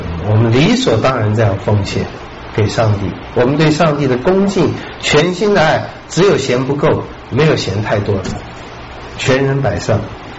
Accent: Taiwan; 那是我们台湾人，那都是虚假的

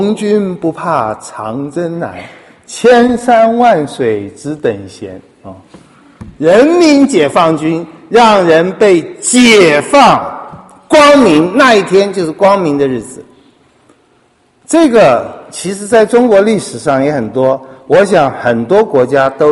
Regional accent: Taiwan; 不过我们小的时候在台湾的漠视论就是有一天我们会反攻大陆

